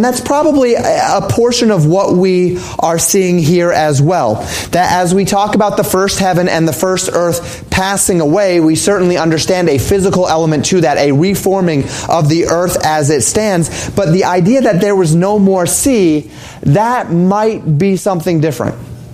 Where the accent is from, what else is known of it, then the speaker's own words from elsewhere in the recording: Colorado, United States; I grew up in Colorado. And one of the fun things about Colorado is you never have to wonder which way is west, right?